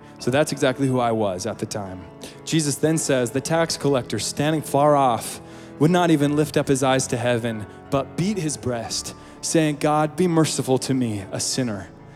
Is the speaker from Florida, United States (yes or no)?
no; Utah, United States; I grew up in Utah, and just a very strong Mormon family, and everything I knew was this religion